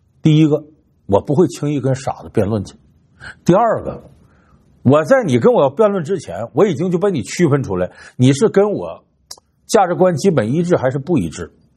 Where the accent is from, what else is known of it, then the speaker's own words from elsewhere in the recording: China; 这对于我们中国人来说呀，这很司空见惯的事儿。